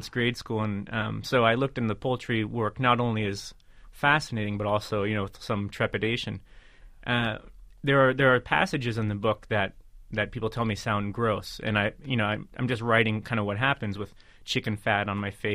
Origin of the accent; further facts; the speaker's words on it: New York City, New York, United States; because for one thing, I'm from New York City. I have a New York driver's license.